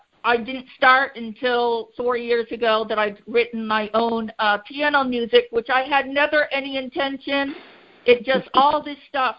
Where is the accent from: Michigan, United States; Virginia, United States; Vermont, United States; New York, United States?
Vermont, United States; I'm from Vermont.